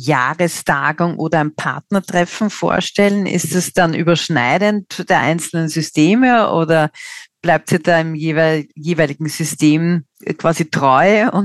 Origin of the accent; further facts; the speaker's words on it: Austria; bei uns in Österreich